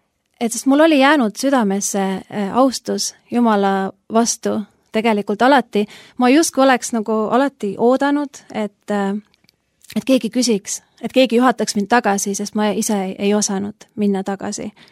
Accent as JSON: {"language": "Estonian", "town": "Oeti", "region": "Järva County", "country": "Estonia", "tie": "born or raised there", "said": "Ma kasvasin üles maal, Järvamaal väikses külas nimega Oeti."}